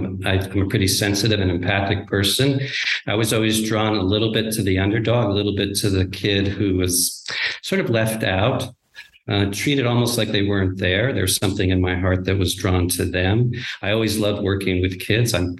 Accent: New Jersey, United States; now in San Francisco Bay Area, United States; I grew up in New Jersey, not too far outside of New York City. And I currently live in the San Francisco Bay Area and have for many years.

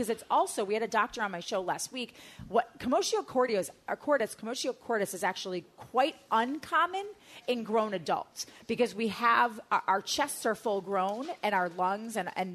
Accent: Wisconsin, United States; I'm from Wisconsin.

